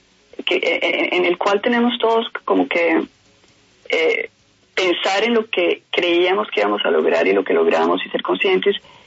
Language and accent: Spanish; Colombia